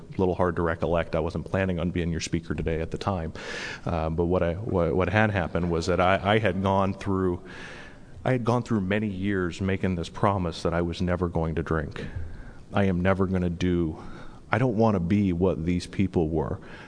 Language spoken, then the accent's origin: English; Rhode Island, United States; also born or lived in Massachusetts; And so I was born in Massachusetts, lived in Rhode Island when I was a kid